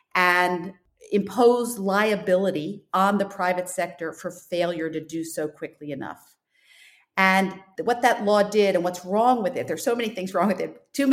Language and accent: English; United States; I have always considered myself more of a free expression purist, you know, not only as an American